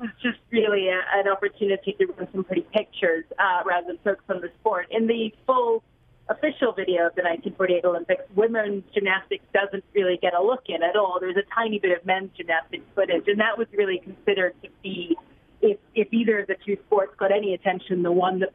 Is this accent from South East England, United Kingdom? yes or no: no; London, United Kingdom; but as a Londoner, I can well imagine that the rains got in the way.